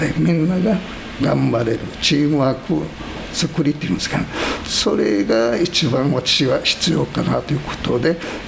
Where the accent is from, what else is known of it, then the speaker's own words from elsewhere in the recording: Urasoe, Okinawa, Japan; also born or lived in Kitanakagusuku; 私はですね、北那紀仁村の出身で、ただ生まれて1歳で父親父の仕事の関係で浦添に、転居してですね、そこに20歳ぐらいまで、育ってます。